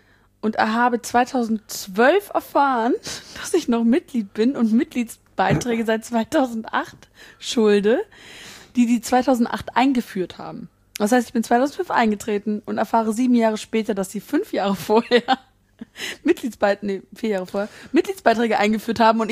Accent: Bonn, North Rhine-Westphalia, Germany; Ich komme ja aus Bonn

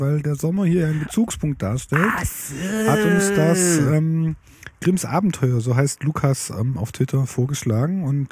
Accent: Swabia, Germany; das ist für mich als Schwabe halt auch.

